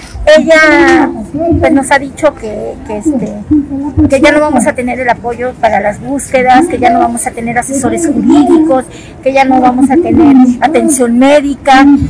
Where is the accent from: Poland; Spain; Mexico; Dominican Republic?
Mexico; Xalapa, Veracruz; Soy de Jalapa, Veracruz, y represento a mi colectivo.